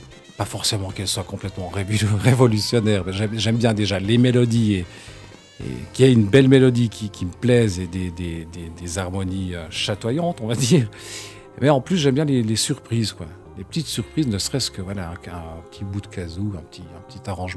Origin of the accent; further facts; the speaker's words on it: La Chaux-de-Fonds, Neuchâtel, Switzerland; mais je suis de la Chaux-de-Fonds, c'est vrai. Je vis dans le bas du canton pour des raisons personnelles.